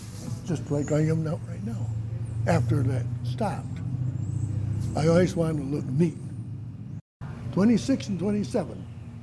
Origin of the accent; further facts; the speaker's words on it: Alden, Michigan, United States; also born or lived in Rapid City; I was born and raised in Alden. We moved to Rapid City in 1943. My dad went to work on the railroad.